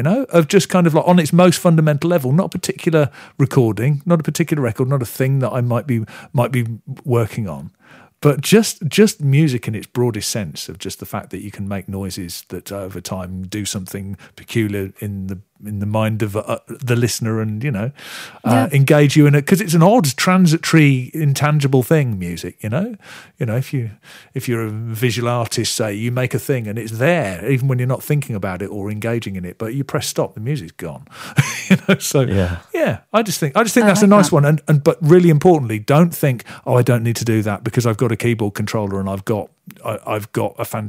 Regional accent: United Kingdom; I'm British

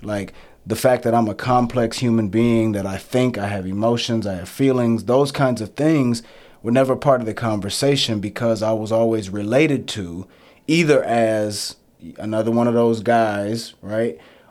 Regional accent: Texas, United States; And it came from my own experience growing up in the South in Texas and being very aware of the ways that I was looked at or seen in public

